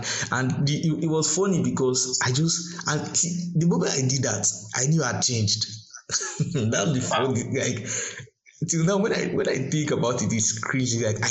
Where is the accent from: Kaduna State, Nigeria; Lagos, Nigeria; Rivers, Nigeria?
Rivers, Nigeria; Port Harcourt; we grew up in Port Harcourt